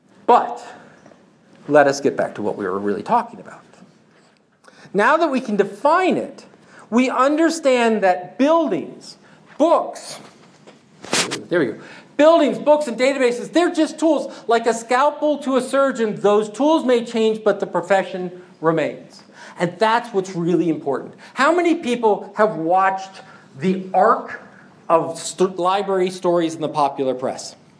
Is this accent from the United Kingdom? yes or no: no; United States; That's like I'm from the United States.